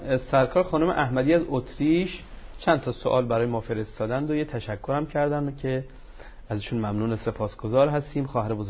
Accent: Qom, Iran; آقای محمدزاده از شهر خودمون، دیار خودمون قم پشت خط هستن.

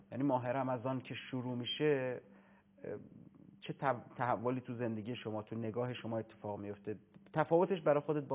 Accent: Iran; یعنی من ایرانی هستم، خیلی هم ادعا میکنم که من میشناسم تاریخ کشورم رو.

